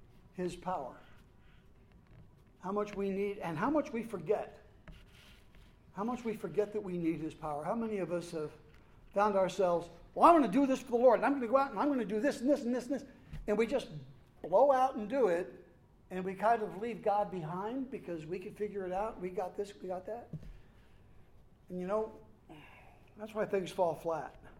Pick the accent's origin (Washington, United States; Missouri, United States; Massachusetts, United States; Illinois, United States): Missouri, United States; born there; And if you want to ascribe that to the fact that I was born in Missouri, you can.